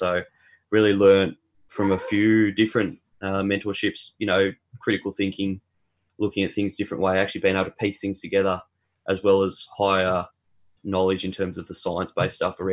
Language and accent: English; Campbelltown, New South Wales, Australia; born there; Born in Campbelltown, New South Wales, which is a suburb of Sydney for people that don't know. Didn't really grow up in one particular spot.